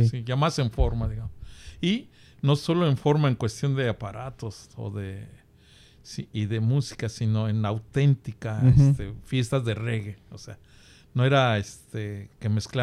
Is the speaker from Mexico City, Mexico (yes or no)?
yes; Mexico City, Mexico; born there; Nací en la zona de lo que es la delegación Iztacalco. Y a los tres años me llevaron hacia la colonia de Zaragoza, que ya pertenece a la delegación Venustiano Carranza.